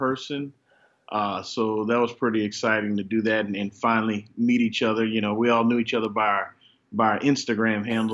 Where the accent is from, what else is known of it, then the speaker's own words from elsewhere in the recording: Houston, Texas, United States; Born and raised in Houston, Texas. Family's from Louisiana. So I like to tell people I grew up in Texas, but I grew up in Louisiana on the weekends.